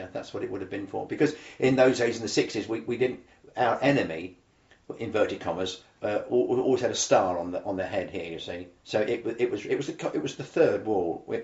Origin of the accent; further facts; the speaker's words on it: South West England, United Kingdom; Not so the British commandos. We come from Devon. We know all about this.